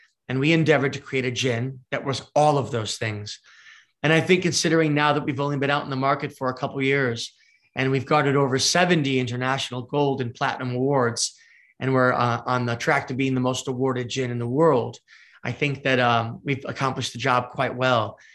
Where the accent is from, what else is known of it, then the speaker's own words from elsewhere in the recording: United States; I'm an American entrepreneur with roots in England.